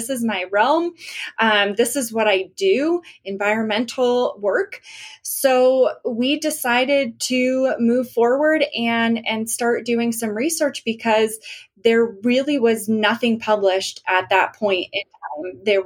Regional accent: Northeast, United States; So I grew up in the Northeast. I was not really exposed to wildfires there.

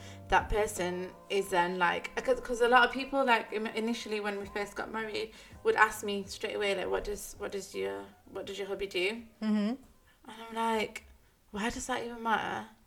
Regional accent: United Kingdom; But now, we are British.

